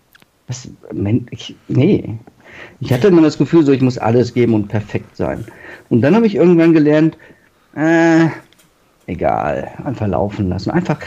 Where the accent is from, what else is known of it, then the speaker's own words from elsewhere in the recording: Turkey; Ich bin Türke, ich hatte das noch irgendwo in mein Blut, verstehst du?